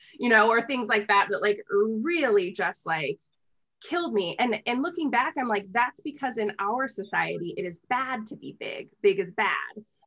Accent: United States; it stung a bit, let's be honest, because I'm from the United States

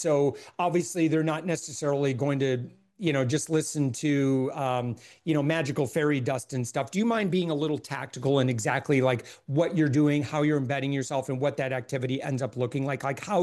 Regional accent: Michigan, United States; I'm from between Kalamazoo, Grand Rapids area.

